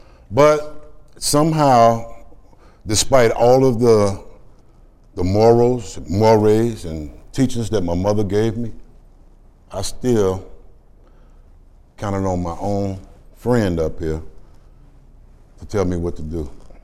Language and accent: English; Chicago, Illinois, United States; 52 years ago in Chicago, I was born on the South Side, mother and father. I have 8 sisters. I have 3 brothers, all of which are still alive.